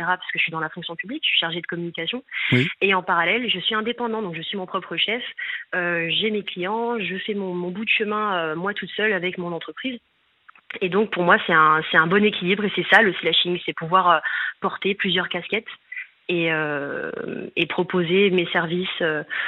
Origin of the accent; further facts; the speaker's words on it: Lyon, Auvergne-Rhône-Alpes, France; Alors, je vais avoir 27 ans et je suis lyonnaise.